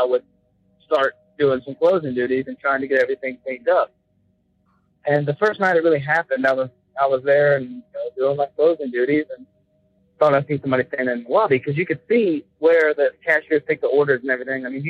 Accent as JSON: {"language": "English", "region": "Alabama", "country": "United States", "said": "I'm from Alabama."}